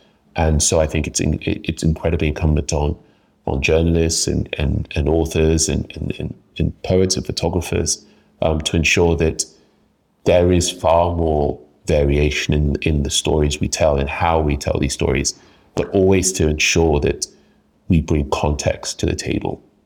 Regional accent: Nigeria; now in London, United Kingdom; my family live in Nigeria. I live in London. I'm back in Nigeria a lot. My experiences of being Nigerian

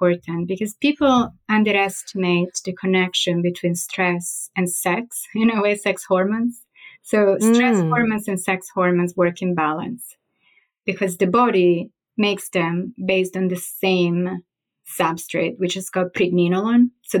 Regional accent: Florence, Tuscany, Italy; So I'm from Florence in Italy.

